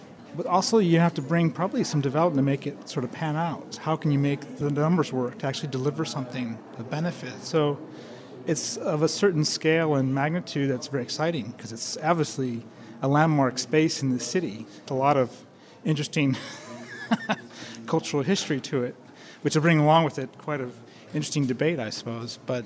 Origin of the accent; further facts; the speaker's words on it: Chicago, Illinois, United States; I grew up in Chicago, make no small plans.